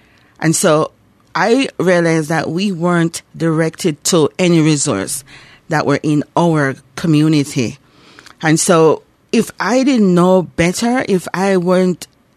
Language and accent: English; Jamaica; When I grew up in Jamaica, and this is the job I did.